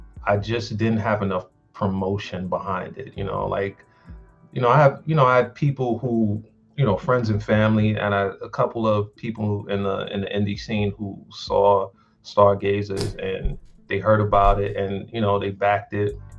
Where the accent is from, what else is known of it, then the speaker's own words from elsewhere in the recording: New York City, New York, United States; now in Richmond, United States; I'm a transplant from New York City. I grew up in Brooklyn, New York, and I've been into comics since I was a kid, man.